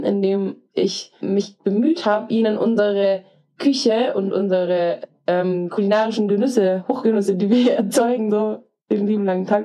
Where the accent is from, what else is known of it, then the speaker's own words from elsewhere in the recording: Regensburg, Bavaria, Germany; liegt halt ganz, ganz nah an meiner Heimatstadt Regensburg